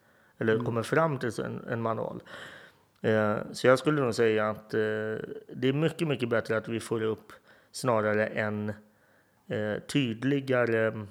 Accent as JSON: {"language": "Swedish", "country": "Sweden", "said": "även jag som svensk är intresserad av att utreda saker innan det tas i bruk"}